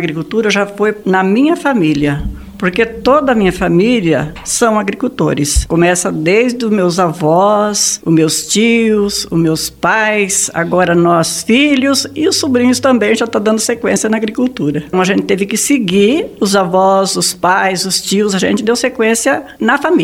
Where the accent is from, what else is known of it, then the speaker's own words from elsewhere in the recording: Alvorada do Sul, Paraná, Brazil; also born or lived in São Paulo; Eu nasci no estado de São Paulo. Todos nós somos paulistas, os irmãos. Assim, meus pais, quando vieram para a Alvorada do Sul, eles compraram 10 alqueires de terra e foi ali que eles acabaram de construir a família